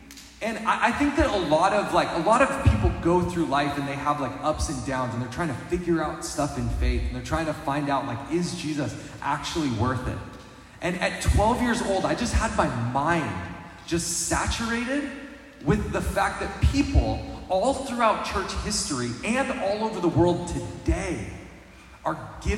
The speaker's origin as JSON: {"language": "English", "region": "Wyoming", "country": "United States", "tie": "born or raised there", "said": "myself, growing up in a small town in Wyoming"}